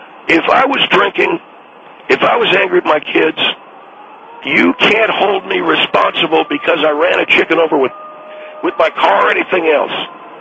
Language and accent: English; San Angelo, Texas, United States; I grew up in San Angelo, Texas, originally.